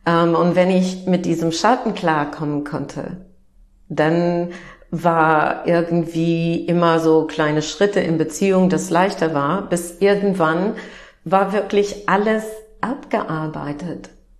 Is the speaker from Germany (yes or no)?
no; Midwest, United States; German is a second language; ich bin Amerikanerin und bin aufgewachsen im Nord-Midwest von den Vereinigten Staaten und bin aufgewachsen in einer Familie, wo Glauben schon sehr wichtig war.